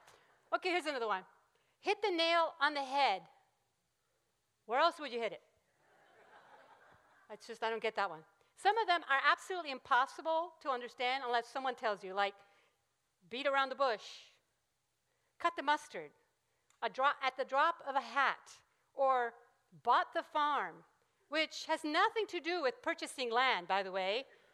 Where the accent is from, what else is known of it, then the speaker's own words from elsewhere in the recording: Puerto Rico; English is a second language; all know I'm from Puerto Rico, and English is my second language.